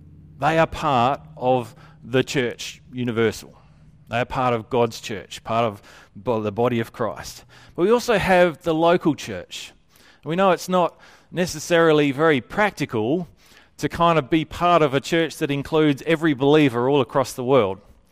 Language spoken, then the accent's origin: English; Whyalla, South Australia, Australia; we're people from Whyalla